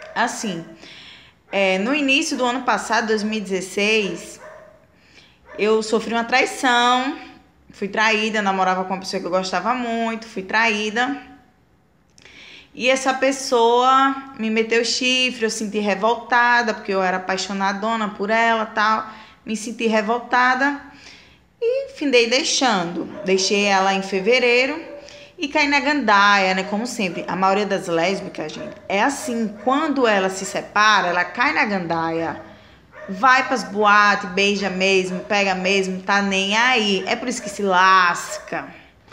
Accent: Natal, Rio Grande do Norte, Brazil; tenho 24 anos, sou de Rio Grande do Norte, Natal.

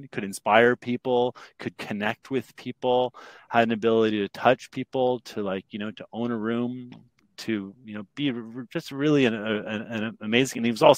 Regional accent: Ottawa, Ontario, Canada; You know, I grew up in Ottawa, loving that space and place.

